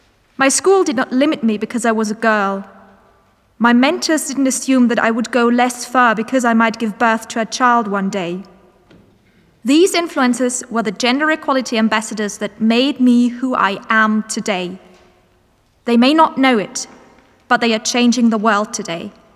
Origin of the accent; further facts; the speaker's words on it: United Kingdom; I am from Britain, and I think it is right I am paid the same as my male counterparts.